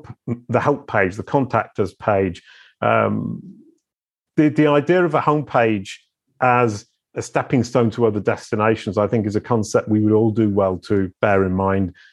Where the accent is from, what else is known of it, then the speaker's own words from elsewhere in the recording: Yorkshire and the Humber, United Kingdom; I was born in 1966 in Yorkshire, and I grew up with sheep and cows and went to Otley Comprehensive School.